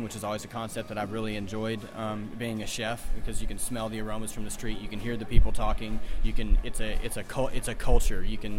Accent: the South, United States; everything we've learned from the way that we grew up here in the South and the Delta and all those wonderful things.

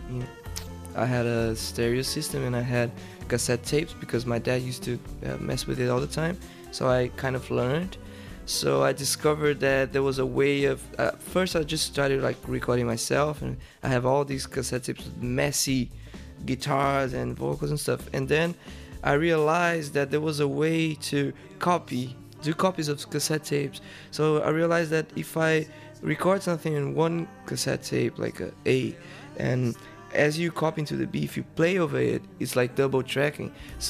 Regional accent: Brazil; I'm a musician, I'm a songwriter, guitar player, vocalist, and I live in Brazil. I'm from Brazil

